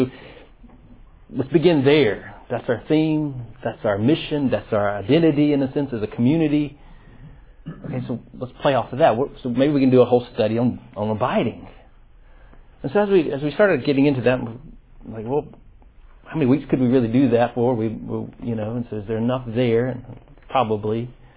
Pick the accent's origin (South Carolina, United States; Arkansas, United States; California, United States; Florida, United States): South Carolina, United States; now in Birmingham, United States; I'm obviously not from Birmingham. I'm from South Carolina, but coming here almost 10 years ago